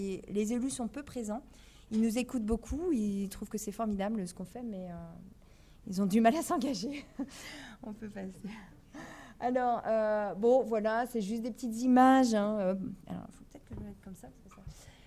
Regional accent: Provence-Alpes-Côte d'Azur, France; Moi, je venais de Provence et j'avais envie de marchés qui vivent

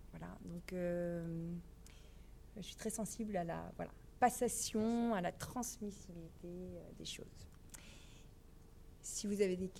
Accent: Provence-Alpes-Côte d'Azur, France; Moi, je venais de Provence et j'avais envie de marchés qui vivent

